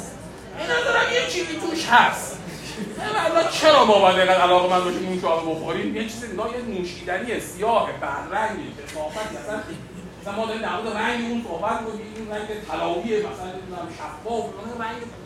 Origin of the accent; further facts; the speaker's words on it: Iran; حالا به عنوان یک ایرانی